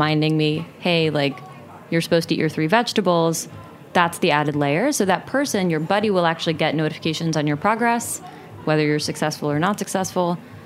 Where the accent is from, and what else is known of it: New Jersey, United States; born or raised there